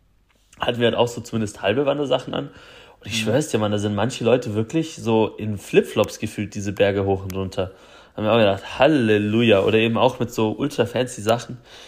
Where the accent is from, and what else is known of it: Germany